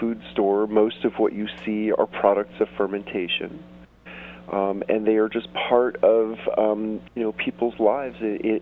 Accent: New York City, New York, United States; Well, let's see. I grew up in New York City, and for reasons I couldn't possibly explain, one of my favorite foods as a kid was sour pickles, garlic dill fermented pickles.

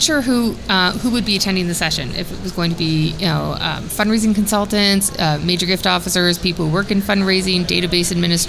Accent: Canada; one of mine was very clearly as a Canadian.

